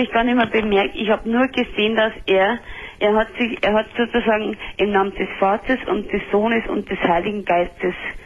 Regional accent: Bavaria, Germany; Ich komme aus Niederbayern.

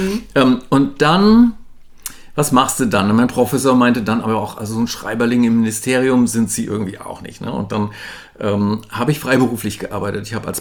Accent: Southern Germany, Germany; born there; now in Northern Germany; gebürtig in Süddeutschland, aber ich wohne in Norddeutschland seit über 30 Jahren, komme nicht vom Hof.

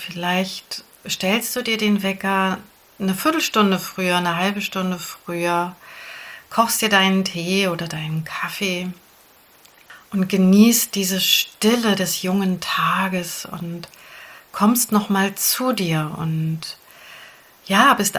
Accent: Berlin, Germany; Ich bin ja ein Berliner Kind, ein Stadtkind

